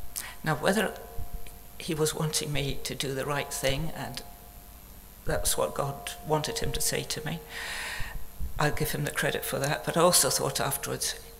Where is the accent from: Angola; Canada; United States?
Angola; I was born in Angola, in what's called Portuguese West Africa. My parents were missionaries, and that's where I was brought up for the most part of my life.